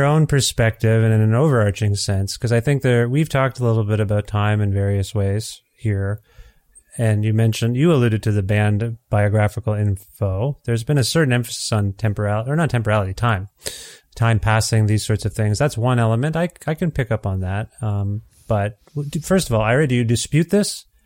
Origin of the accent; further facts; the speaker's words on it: Canada; as a Canadian